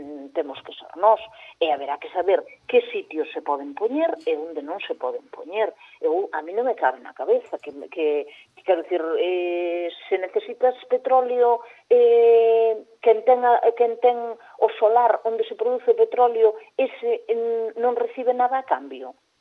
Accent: Galicia, Spain; o que non podemos seguir sendo os galegos

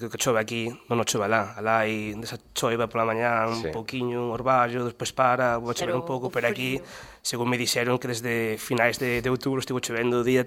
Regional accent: Galicia, Spain; porque nos, hai que dicirlo, somos 4 galegos traballando na compañía

